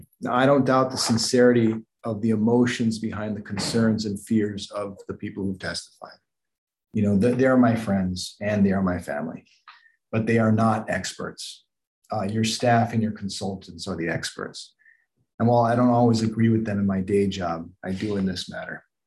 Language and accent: English; Hawaii, United States; You know, I'm from Kauai. I was raised over there, and I just hiked Kukui Trail last Saturday.